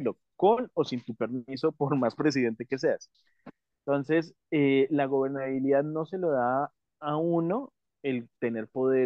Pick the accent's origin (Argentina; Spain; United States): United States; Pues simplemente yo como estadounidense me doy cuenta que no fue buena decisión.